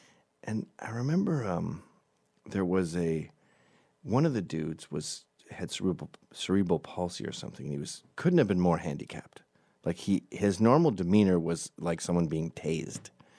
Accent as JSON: {"language": "English", "region": "Scotland", "country": "United Kingdom", "said": "I have a buzz because I'm Scottish, and I'm ready to brawl."}